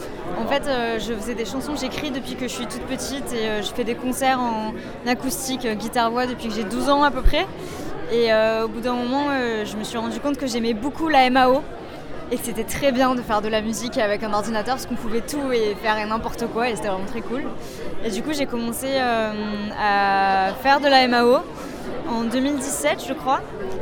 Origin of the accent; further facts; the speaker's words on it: Sète, Occitanie, France; also born or lived in Lyon / Paris; now in Rouen, France; Alors je suis pas originaire de Rouen, je suis originaire de Sète, dans le sud de la France.